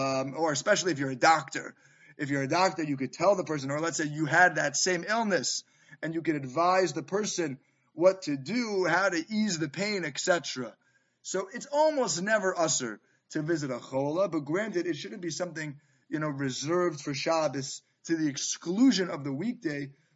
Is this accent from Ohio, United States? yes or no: no; Queens, New York, United States; I remember growing up in the Young Israel Jamaica States community in Queens